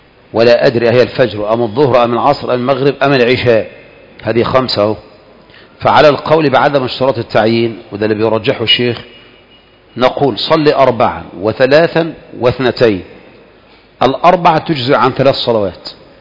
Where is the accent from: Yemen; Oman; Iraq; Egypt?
Egypt; أنا الآن من مصر